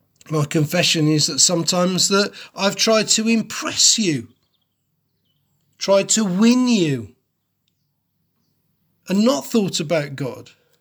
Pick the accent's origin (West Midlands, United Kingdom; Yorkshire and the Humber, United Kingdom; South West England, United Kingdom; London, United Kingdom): West Midlands, United Kingdom; Wolverhampton; born there; I was born in Wolverhampton, amongst a very diverse and mixed race community.